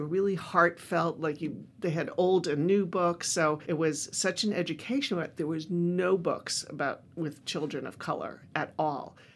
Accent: Massachusetts, United States; now in Montclair, United States; Outside of Boston.

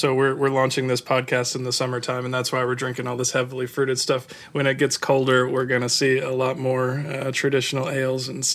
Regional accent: Kentucky, United States; now in Wisconsin, United States; I'm from Kentucky. I had no idea what rhubarb was before I moved to Wisconsin.

